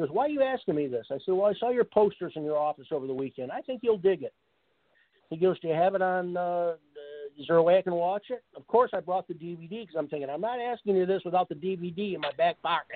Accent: Kalamazoo, Michigan, United States; Made it in Kalamazoo, my hometown, my brother, my brother Mark, my friend Richard, you know.

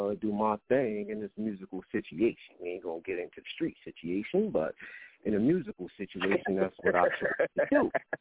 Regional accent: Plainfield, New Jersey, United States; I am from Plainfield, and that is the home of the … things like that.

